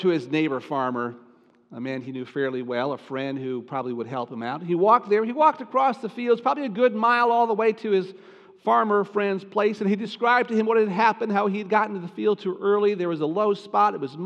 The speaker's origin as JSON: {"language": "English", "town": "Cedar Rapids", "region": "Iowa", "country": "United States", "tie": "born or raised there", "said": "some of my childhood years were spent growing up in Iowa, kind of my formative years, 8 years in Cedar Rapids. And although it was in a small city and not in the country"}